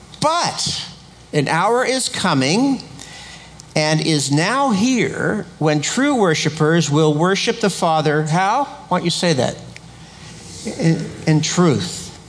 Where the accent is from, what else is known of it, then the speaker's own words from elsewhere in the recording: Encino, California, United States; just a couple blocks from where I grew up in Encino, California, in Southern California.